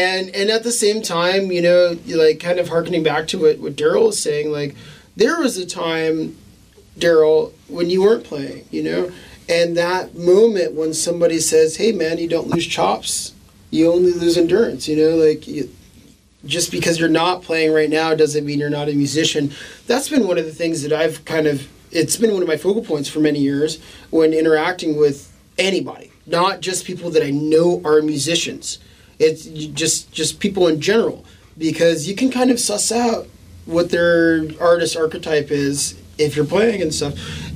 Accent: California, United States; We're from California, you know, so we're talking extra trash.

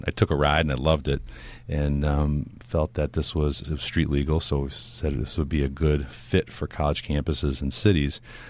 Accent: Detroit, Michigan, United States; I grew up in Detroit, and I had a tier one automotive company called Expert Automotive

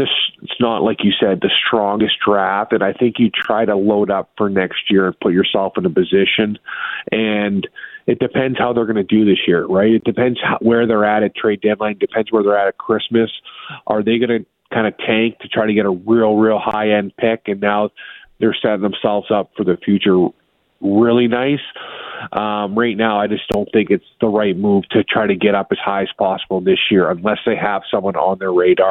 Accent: Canada; when I was growing up in Canada

